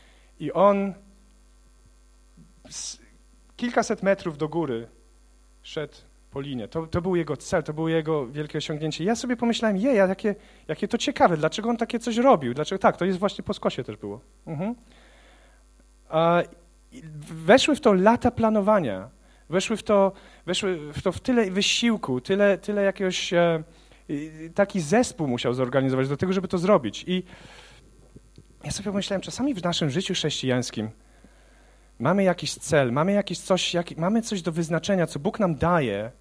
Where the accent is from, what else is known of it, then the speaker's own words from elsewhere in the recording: Łódź, Łódź Voivodeship, Poland; ja jestem po prostu taki chłopak z Łodzi. Wychowałem się na podwórku jakimś tam dalej, lubiłem pokopać sobie w piłkę i teraz lubię rugby.